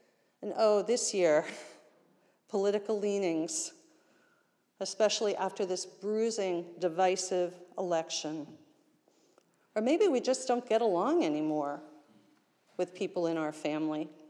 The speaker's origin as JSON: {"language": "English", "town": "Pittsburgh", "region": "Pennsylvania", "country": "United States", "tie": "born or raised there", "said": "And this will be my 6th Thanksgiving in Pittsburgh, my hometown"}